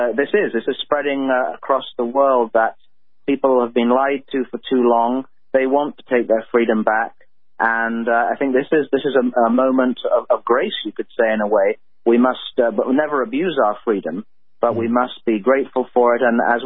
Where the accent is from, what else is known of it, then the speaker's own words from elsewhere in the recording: England, United Kingdom; as an Englishman, it's always a kind of amusing for me